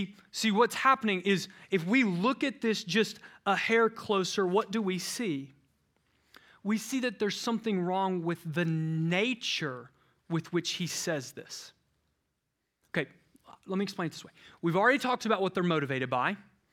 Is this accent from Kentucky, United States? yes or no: yes; Kentucky, United States; I'm from Kentucky, so I can say that. It was in the boonies. It was surrounded by cornfields.